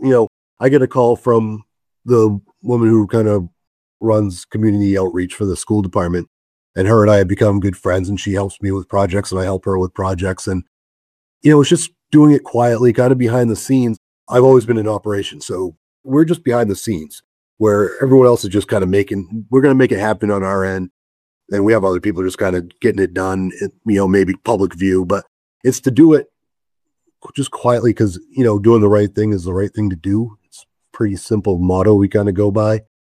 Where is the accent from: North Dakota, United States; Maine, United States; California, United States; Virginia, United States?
Maine, United States; Biddeford; And this town, I grew up here in Biddeford, and it always treated me well. I went to school here, graduated here. I've lived here.